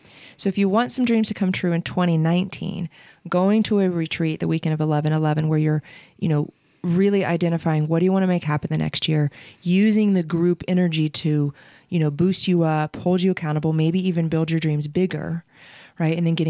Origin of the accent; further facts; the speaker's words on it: Ohio, United States; I'll say I'm from Ohio and my biological father's from New York City. So I have a lot of New York energy.